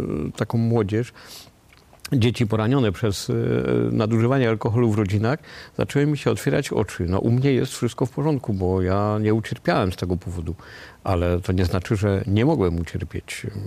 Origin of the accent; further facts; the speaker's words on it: Lesser Poland, Poland; bo wychowywałem się na Podhalu, w rodzinie, w której alkohol był normalną rzeczą